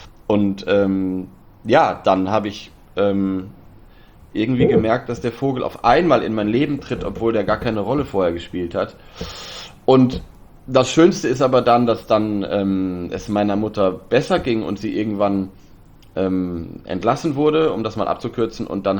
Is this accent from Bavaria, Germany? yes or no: no; Lower Saxony, Germany; das ist westliches Niedersachsen, wo die leben, also in meinem Geburtsort